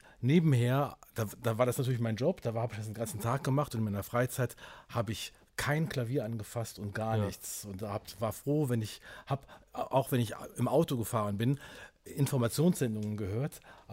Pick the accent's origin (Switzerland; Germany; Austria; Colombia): Germany; Trier, Rhineland-Palatinate; also ich bin ja in der Gegend von Trier zur Schule gegangen.